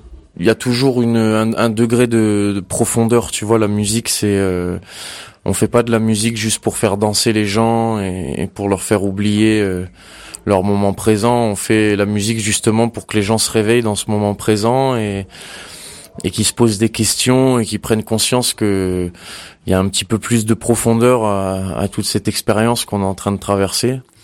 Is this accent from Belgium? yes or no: no; Nouméa, South Province, New Caledonia; en grandissant en Nouvelle-Calédonie, même si moi j'ai grandi en ville, tu vois, donc j'étais la ville de Nouméa